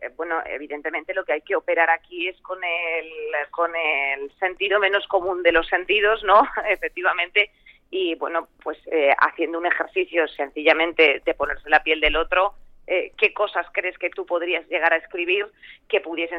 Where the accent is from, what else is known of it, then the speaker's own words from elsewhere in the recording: Madrid, Community of Madrid, Spain; yo soy de Madrid, pero tengo mi medio corazoncito allí en Barcelona